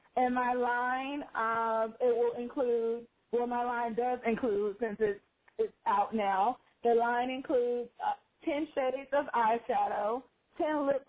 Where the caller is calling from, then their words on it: Tampa, Florida, United States; I'm calling from Tampa, Florida.